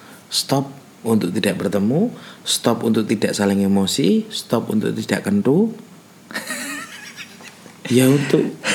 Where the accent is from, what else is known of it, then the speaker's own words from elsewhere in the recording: Sukoharjo, Central Java, Indonesia; padahal saya juga dari Sukoharjo.